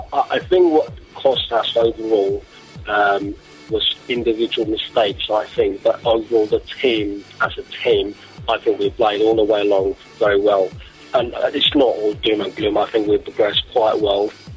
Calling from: Croydon, London, United Kingdom; I'm calling from Croydon.

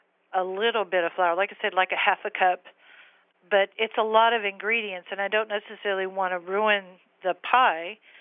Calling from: San Antonio, Texas, United States; San Antonio, Texas area.

